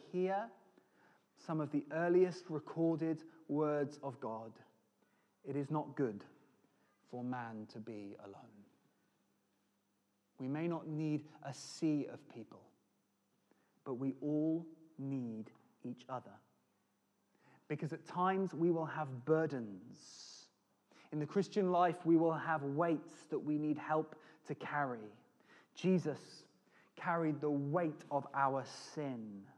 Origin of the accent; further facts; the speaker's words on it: United Kingdom; We're British, most of us, and we feel like we'd be being nosy or prying to get too involved with somebody else's circumstance.